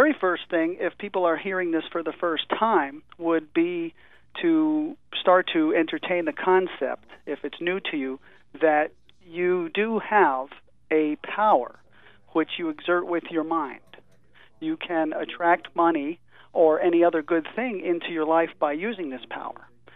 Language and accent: English; New Jersey, United States; moved away as an adult; now in California, United States; well, I came out here from New Jersey in 1978. And shortly after coming to California as a very young man